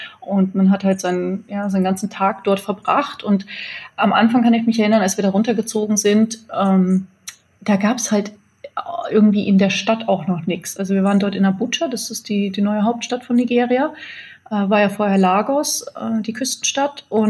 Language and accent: German; Ghana; also born or lived in Germany / Togo; Also ich wurde in Deutschland geboren und dann ist meine Mutter direkt, da war ich so 5-6 Monate alt, nach Afrika zurückgegangen. Da waren wir erst in Ghana und Togo. Und dort haben wir tatsächlich in einem Container gelebt. Mitten im Dschungel, auf der Baustelle.